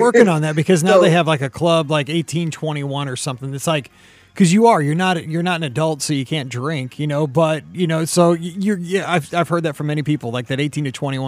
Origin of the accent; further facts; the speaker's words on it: Missouri, United States; especially with, I'm from Missouri, where Walt lived for a little bit, and we're very proud of him.